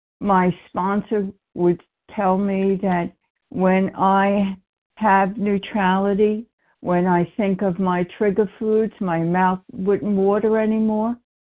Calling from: New York, United States; I'm calling from New York.

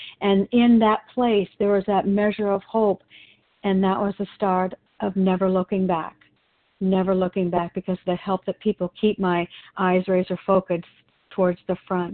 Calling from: Oregon, United States; I'm a recovered compulsive overeater, and I'm calling in from Oregon.

